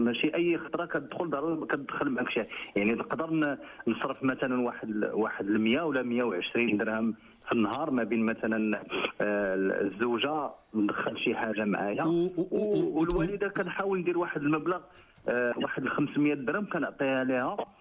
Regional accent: Casablanca, Casablanca-Settat, Morocco; now in Fez, Morocco; انا من كازا ولكن خدام في مدينة فاس

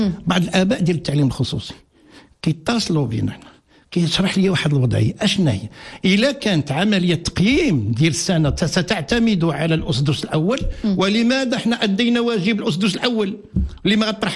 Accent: Morocco; انا مواطن مغربي

